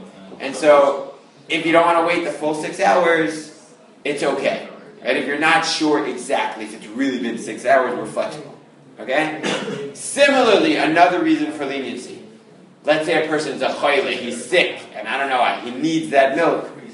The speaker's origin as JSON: {"language": "English", "town": "Brooklyn", "region": "New York", "country": "United States", "said": "I've been more immersed in the I'm from Brooklyn, more yeshivish world"}